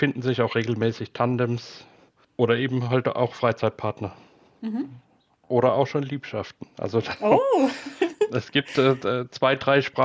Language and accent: German; Heidelberg, Baden-Württemberg, Germany; born there; Ich bin hier in Heidelberg geboren.